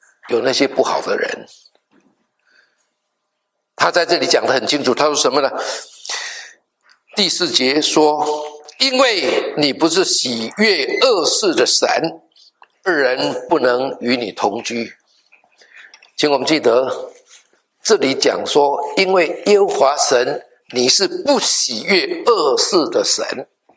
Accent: Taiwan; 我在台湾的乡下长大哈， 我觉得那是很有意思的事情

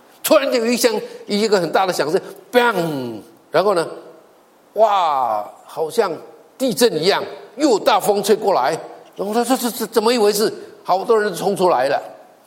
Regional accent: Taiwan; 我们台湾人讲普通话有没有口音？我好奇怪，每一次到一个地方，人家说你是台湾人啊，我说你怎么知道？从你的口音就知道。

